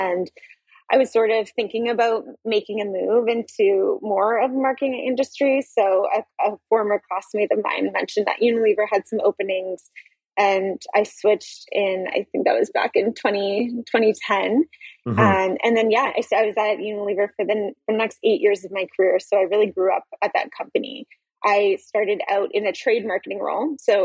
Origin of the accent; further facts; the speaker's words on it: Halifax, Nova Scotia, Canada; now in Toronto, Canada; I'm from Halifax originally, and I moved to Toronto.